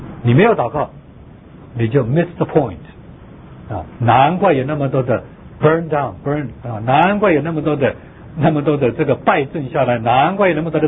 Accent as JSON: {"language": "Chinese", "country": "China", "moved": "yes", "lives_now": "United States", "said": "我从中国来不觉得要刮胡子"}